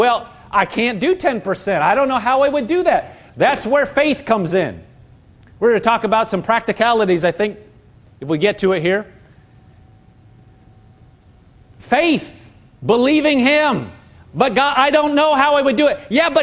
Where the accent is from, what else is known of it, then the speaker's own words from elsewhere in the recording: Nebraska, United States; now in Boston, United States; And I've lived here in Massachusetts. I would have never thought that. I grew up in Nebraska.